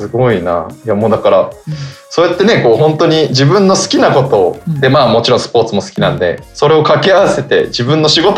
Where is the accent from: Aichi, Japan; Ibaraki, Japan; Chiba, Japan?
Chiba, Japan; 千葉出身ですね。